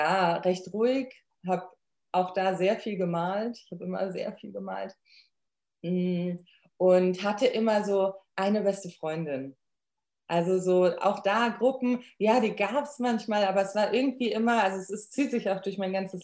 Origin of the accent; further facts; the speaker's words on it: Bad Vilbel, Hesse, Germany; Ich bin in Bad Vilbel groß geworden und da gab es den, oder gibt es immer noch den Dottenfelder Hof